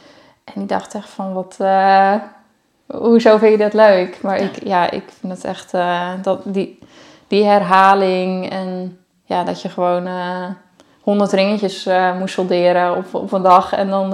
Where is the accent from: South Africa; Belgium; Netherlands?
Netherlands; Hardinxveld, South Holland; ik kom oorspronkelijk uit Haringsveld. Dat ligt hier naast Gorinchem.